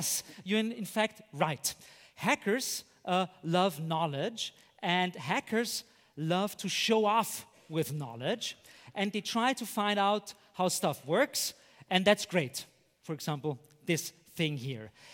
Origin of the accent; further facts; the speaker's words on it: Austria; I'm from Austria.